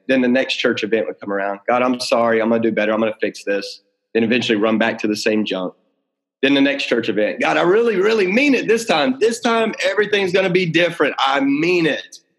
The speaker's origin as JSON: {"language": "English", "town": "Waco", "region": "Texas", "country": "United States", "tie": "born or raised there", "said": "So, you know, I grew up in Texas. I grew up outside of Waco, Texas."}